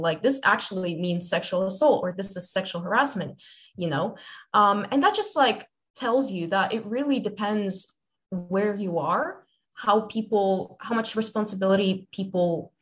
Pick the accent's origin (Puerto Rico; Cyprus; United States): Cyprus; English is a second language; now in United Kingdom; I don't come from the UK. I come from Cyprus, which is in the Mediterranean.